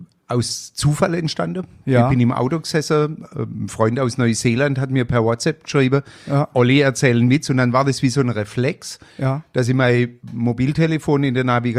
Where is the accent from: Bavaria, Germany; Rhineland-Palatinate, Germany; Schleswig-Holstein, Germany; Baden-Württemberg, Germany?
Baden-Württemberg, Germany; Ich bin Badener